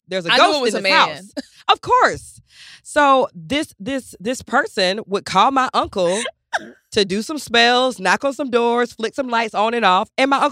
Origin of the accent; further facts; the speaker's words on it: Georgia, United States; Because I'm from Georgia, so the story took place in Georgia.